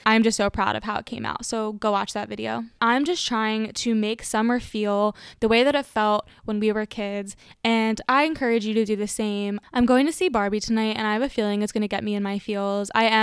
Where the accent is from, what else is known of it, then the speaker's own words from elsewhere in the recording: New Jersey, United States; when I thought of my hometown, when I thought about South Jersey, I was like, this is not the place for me.